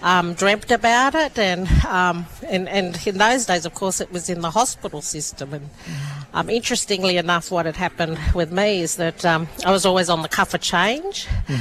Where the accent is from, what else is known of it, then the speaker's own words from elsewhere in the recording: Orange, New South Wales, Australia; But I grew up in Orange, eh?